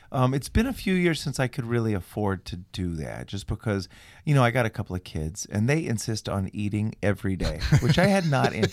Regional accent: Dallas, Texas, United States; also born or lived in Manhattan / Los Angeles; now in Hudson Valley, United States; I grew up in Dallas. I live now in the Hudson Valley, just north of Manhattan.

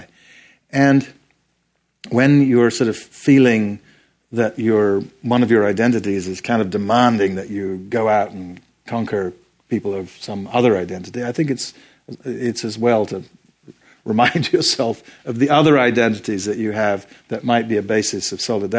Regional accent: Ashanti, Ghana; because in my hometown, there literally probably were a dozen people who had as many books as we had. And it's the second biggest town in Ghana.

